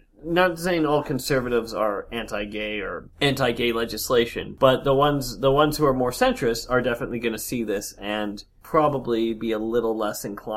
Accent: Canada; But we're still Canadian

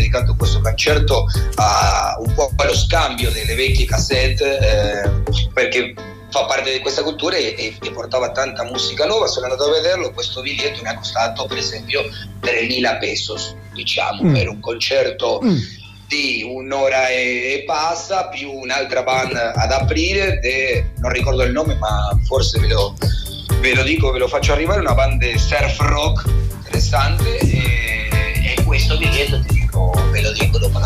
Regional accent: Bari, Apulia, Italy; ma sono anche io, sono cresciuto a Bari

